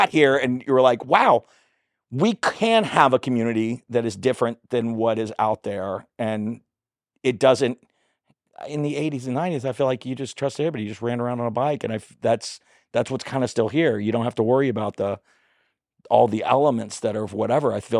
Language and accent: English; Hollywood, California, United States; I mean, I came from Hollywood. I'm here.